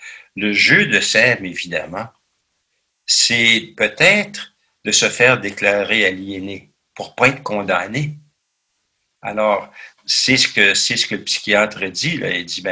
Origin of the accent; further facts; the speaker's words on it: Ottawa, Ontario, Canada; Je suis revenu chez nous à Ottawa.